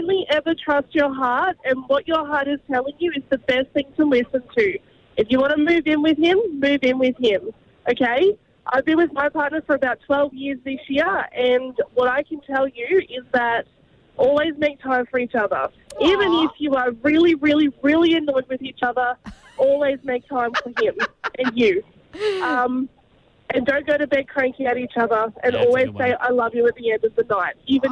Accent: Queensland, Australia; I'm from Queensland

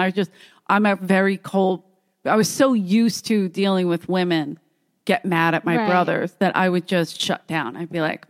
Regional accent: Ireland; Anyway. I'm Irish, so it's just who

